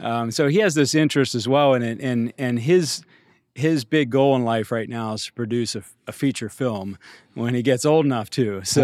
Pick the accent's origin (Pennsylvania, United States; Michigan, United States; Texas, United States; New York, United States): Pennsylvania, United States; Meadville; I'm from Meadville, Pennsylvania.